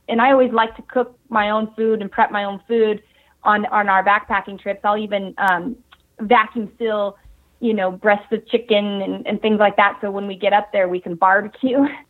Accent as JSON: {"language": "English", "town": "Reno", "region": "Nevada", "country": "United States", "tie": "born or raised there", "said": "I'm in Reno, Nevada. So we've got the Sierras in our back door."}